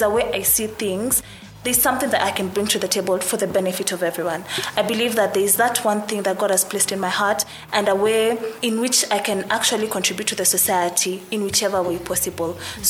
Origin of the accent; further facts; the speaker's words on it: Kitale, Trans-Nzoia County, Kenya; So I come from Kitale.